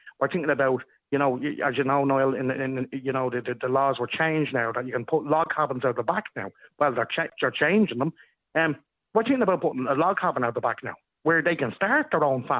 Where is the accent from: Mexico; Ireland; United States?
Ireland; I'll tell you what would make it better for us as the Irish population is to make more affordable homes, to stop taxing us to the hilt, to stop making our children leave this country because they can't afford a home.